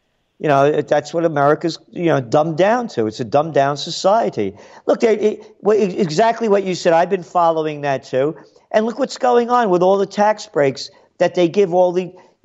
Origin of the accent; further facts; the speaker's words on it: New York, United States; me being a New Yorker and knowing exactly where Indian Point is